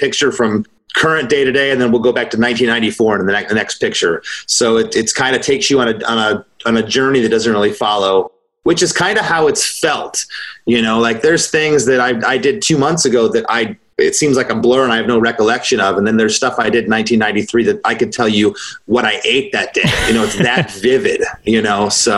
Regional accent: Michigan, United States; born there; I was born in Michigan and September 27th.

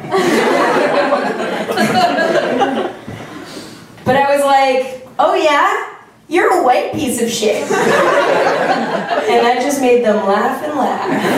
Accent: Sudbury, Ontario, Canada; So I grew up in Sudbury in the 90s

